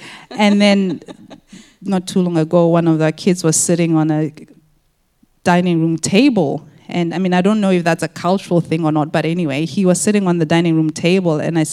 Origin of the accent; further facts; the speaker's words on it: Botswana; he's from Zimbabwe, I'm from Botswana, very similar countries